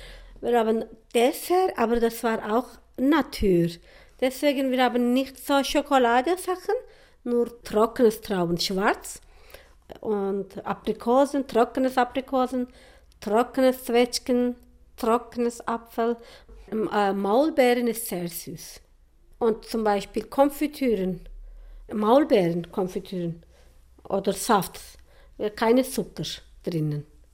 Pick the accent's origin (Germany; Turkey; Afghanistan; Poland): Turkey; German is a second language; moved away as an adult; now in Switzerland; ich komme aus der Türkei. Ich bin seit 10 Jahren in der Schweiz. Ich bin 49 Jahre alt.